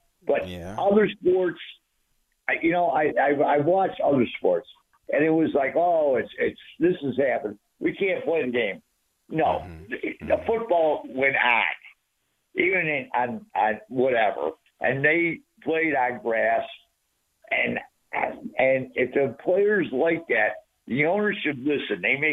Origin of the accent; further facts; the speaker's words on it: Buffalo, New York, United States; A Buffalo Bills Mafia. I'm from Buffalo.